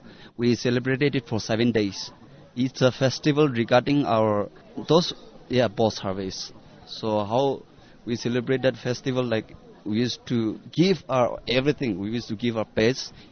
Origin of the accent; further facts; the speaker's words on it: Nagaland, India; We have our Lotha community, we are spread all over Nagaland. Actually, we Lotha community, we are from the Mongolian tribe, Mongolian race.